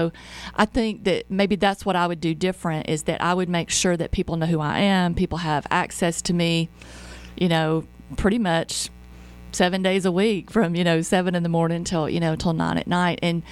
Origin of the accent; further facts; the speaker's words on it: Cartersville, Georgia, United States; You know, I'm born and raised Cartersville, and I love my hometown.